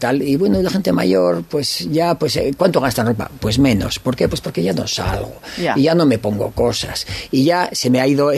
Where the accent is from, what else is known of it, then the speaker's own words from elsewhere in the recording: San Sebastián, Basque Country, Spain; now in Zarautz, Spain; Yo, por ejemplo, soy Donostiarra, pero vivo en Zarauz y estoy encantado